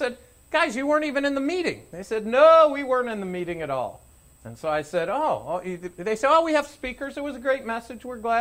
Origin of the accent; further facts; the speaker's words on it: United States; I'm speaking as an American.